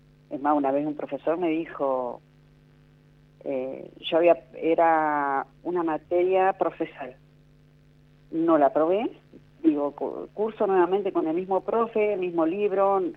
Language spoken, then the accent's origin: Spanish; Balcheta, Río Negro, Argentina; also born or lived in San Antonio; now in Buenos Aires, Argentina; me voy de mi pueblo buscando trabajo también, me voy a San Antonio, después vuelvo a Balcheta, ahí formo mi familia y teníamos cuatro hijos, y hemos vivido todas las crisis económicas, muchas, como todo argentino.